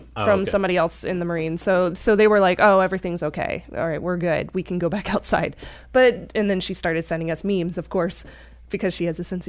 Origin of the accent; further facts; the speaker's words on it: Midwest, United States; I'm from the Midwest, so every time I hear the sirens go off here, the weekly test or the monthly test, whatever it is, when I first moved here, I thought it was a tornado siren.